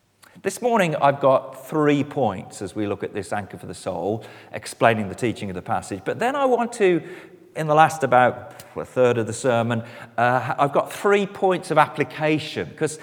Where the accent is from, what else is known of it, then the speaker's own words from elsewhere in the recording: West Midlands, United Kingdom; I come from the West Midlands, about as far as it's possible to get from the sea.